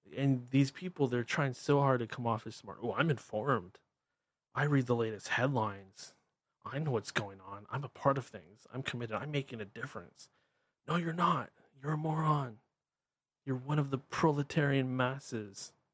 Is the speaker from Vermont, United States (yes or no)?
no; Washington, United States; accent: Washingtonian; talk normal like I do with my amazing Washingtonian accent that everybody's so envious of.